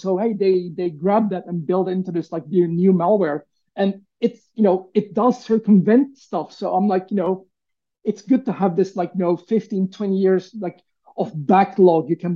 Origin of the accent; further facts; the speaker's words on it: Turkey; And, you know, where I come from Turkey, that was also a big thing.